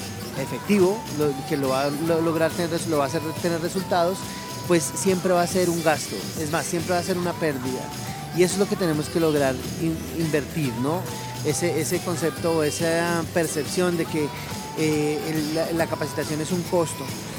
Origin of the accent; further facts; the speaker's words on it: Colombia; aunque no soy mexicano, soy colombiano